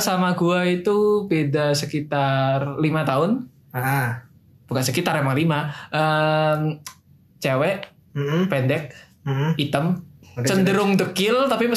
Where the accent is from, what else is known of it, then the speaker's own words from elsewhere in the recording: Samarinda, East Kalimantan, Indonesia; born there; Gue lahir di Samarinda, pas bokap nyokap gue itu baru setahun nikah.